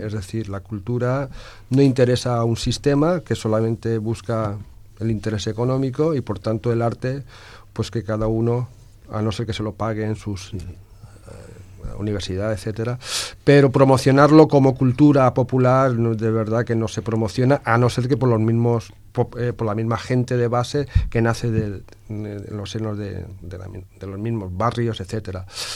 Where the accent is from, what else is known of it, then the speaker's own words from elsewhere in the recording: Valencian Community, Spain; yo soy valenciano, ¿por qué no escribir en valenciano? Aunque no se me haya enseñado en la escuela